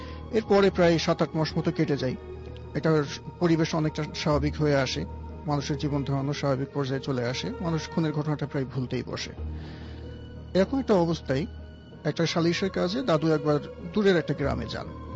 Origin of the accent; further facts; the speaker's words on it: Dhaka, Dhaka Division, Bangladesh; আমি মোহাম্মদপুর ঢাকা থেকে আসছি।